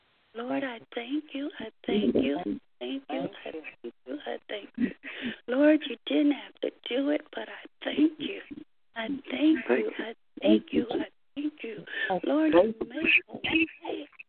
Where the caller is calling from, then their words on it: Kansas City, United States; I'm calling from Kansas City.